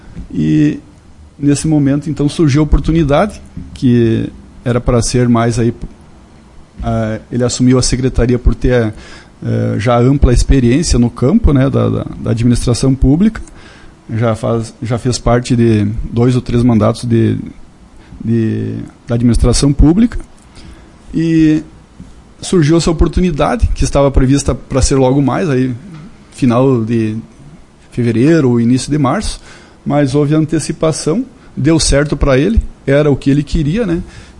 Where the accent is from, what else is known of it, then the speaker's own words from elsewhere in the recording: São José do Ouro, Rio Grande do Sul, Brazil; now in Lagoa Vermelha, Brazil; Eu sou natural de São José do Ouro, né, sou ourense, me transferi para Lagoa Vermelha quando ainda tinha em torno de 10 anos de idade, fui aluno do colégio estadual